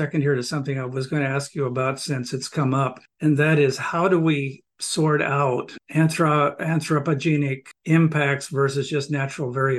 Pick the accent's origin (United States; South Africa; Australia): Australia; born there; I was born in Australia. I pay a lot of attention to what's going on down there.